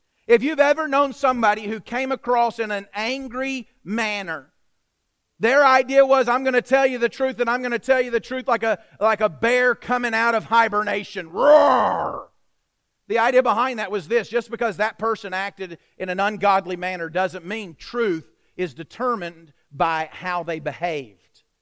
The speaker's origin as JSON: {"language": "English", "region": "Pennsylvania", "country": "United States", "tie": "born or raised there", "said": "When we grew up in Pennsylvania in my high school days, it was a cultural expectation, especially during the winter weather, that when you went into someone's house, you took your shoes off at the entryway"}